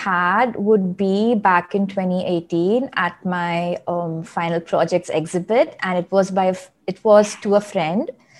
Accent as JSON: {"language": "English", "town": "Chennai", "region": "Tamil Nadu", "country": "India", "tie": "born or raised there", "also_born_or_lived": "Thanjavur", "said": "I grew up in Chennai and Thanjavur, and both are places with a lot of art and heritage around."}